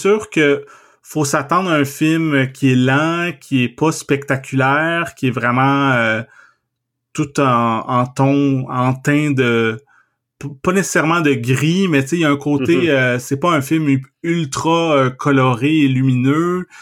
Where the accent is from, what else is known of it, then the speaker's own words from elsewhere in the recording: Trois-Rivières, Quebec, Canada; moi, j'ai grandi à Trois-Rivières, puis je suis même retourné y vivre en 2009, puis j'ai de la famille là-bas, fait que je suis quand même retourné souvent.